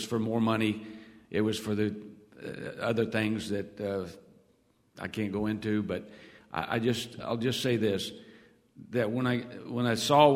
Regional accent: Guthrie, Oklahoma, United States; now in Wichita, United States; I grew up in Guthrie, Oklahoma, and I'd gone coaching at Oklahoma University

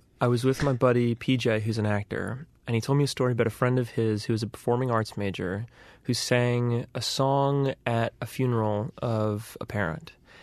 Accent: New Orleans, Louisiana, United States; I'm from New Orleans, and yeah. So I grew up with people that spoke like that, but I don't have one.

